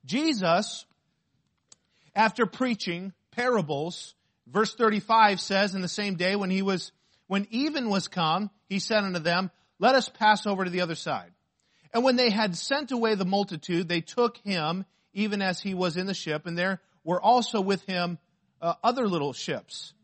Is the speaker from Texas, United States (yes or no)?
no; Arizona, United States; And I'm from Arizona, and so I wasn't used to, the ocean.